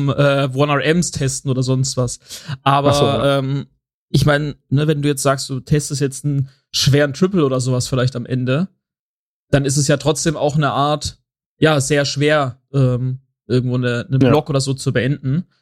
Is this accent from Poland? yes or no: no; Austria